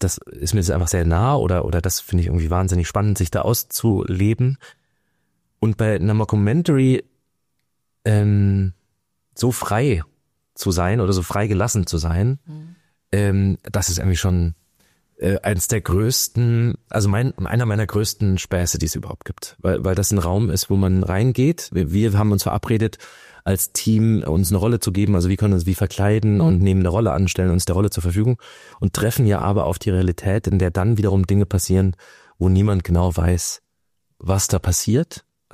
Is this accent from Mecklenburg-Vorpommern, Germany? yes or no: no; Görlitz, Saxony, Germany; also born or lived in East Berlin; in Görlitz groß geworden und in Ostberlin